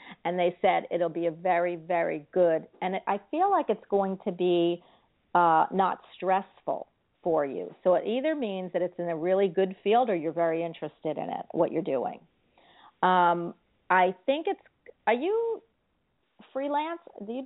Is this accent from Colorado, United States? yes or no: no; Philadelphia, Pennsylvania, United States; now in Florida, United States; I mean, I'm from Philadelphia, and I had to move to Florida. I love Florida, but I do miss the North.